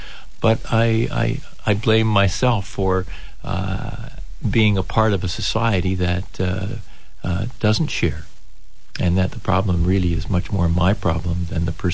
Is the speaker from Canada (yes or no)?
yes; Toronto, Ontario, Canada; I was born in Toronto and grew up there.